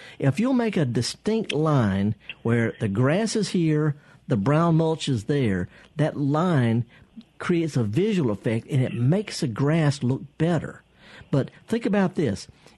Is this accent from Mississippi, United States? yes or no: yes; Mississippi, United States; And I shouldn't say this because I'm from Mississippi and I'm proud of Mississippi